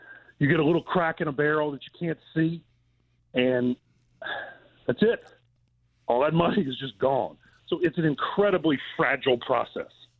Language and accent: English; Mississippi, United States; I mean, so like I'm from Mississippi and Julian's from Kentucky.